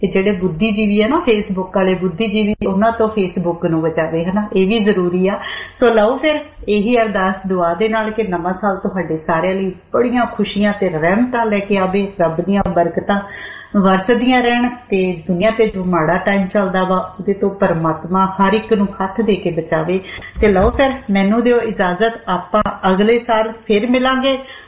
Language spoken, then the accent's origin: Punjabi; Ludhiana, Punjab, India; ਪੁੱਤ ਕਿੱਥੋਂ ਆ ਮੈਂ ਕਿਹਾ ਜੀ ਲੁਧਿਆਣੇ ਤੋਂ